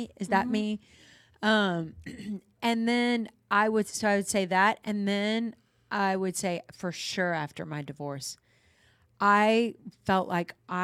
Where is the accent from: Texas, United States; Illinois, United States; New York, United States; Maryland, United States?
Texas, United States; Dallas; Because I didn't grow up in that I grew up in Dallas.